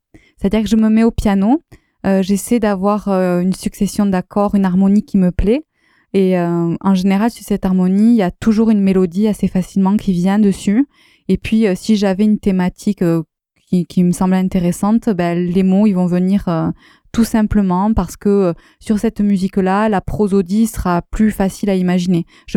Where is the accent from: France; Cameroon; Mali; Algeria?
France; Lavaur, Occitanie; comme je suis tarnaise à la base, que je suis née à Lavaur